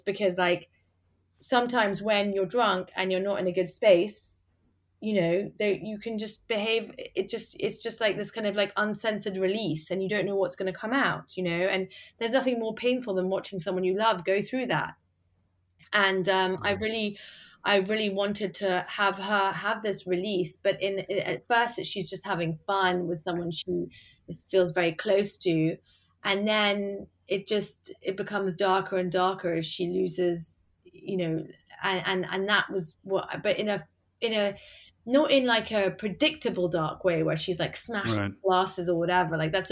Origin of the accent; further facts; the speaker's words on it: England, United Kingdom; we're both English, you know?